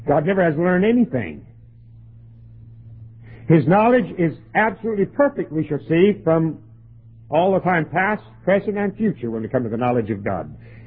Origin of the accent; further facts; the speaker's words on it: Florida, United States; born there; I was born in Florida. I'm one of those strange sawgrass crackers. Not many of us around.